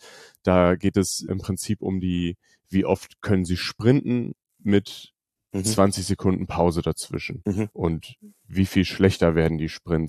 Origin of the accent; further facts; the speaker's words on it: Hanover, Lower Saxony, Germany; ich komme aus Hannover, studiere hier im Moment noch Sport.